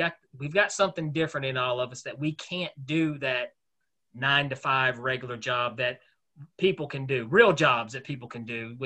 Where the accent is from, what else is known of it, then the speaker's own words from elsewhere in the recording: Knoxville, Tennessee, United States; Now, I'm from Knoxville, Tennessee